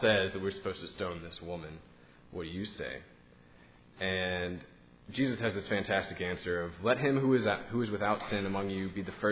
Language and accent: English; Little Rock, Arkansas, United States; So a while ago, when I was in Little Rock, I'm from Little Rock